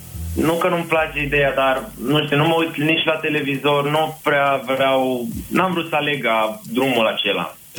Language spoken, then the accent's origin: Romanian; Urziceni, Satu Mare County, Romania; Am 20 de ani, sunt din comuna Urziceni, din județul Satu Mare.